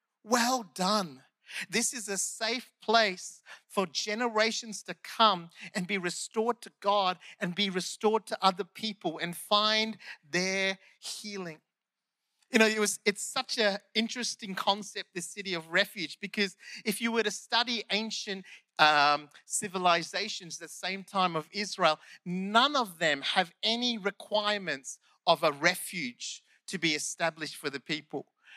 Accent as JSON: {"language": "English", "country": "India", "second_language": "English", "said": "Sorry, English is my second language. Sometimes the Indian comes"}